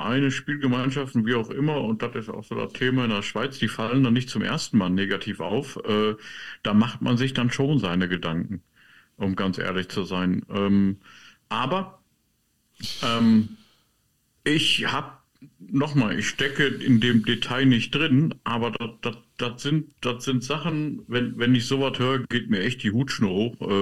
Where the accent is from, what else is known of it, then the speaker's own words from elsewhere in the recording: Germany; Aber genau deswegen bin ich ja Deutscher.